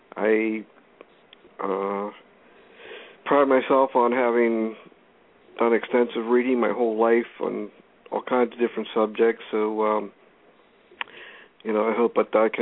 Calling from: Pennsylvania, United States; Well, you already told him I'm calling from Pennsylvania.

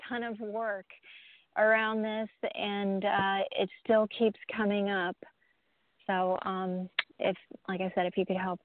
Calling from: Florida, United States; Deborah, I'm from Florida as well.

